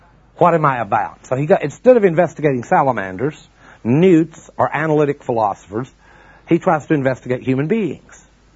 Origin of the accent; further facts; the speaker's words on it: Texas, United States; But believe me, I'm from Texas, and when you hear a good story, you don't go, is that true?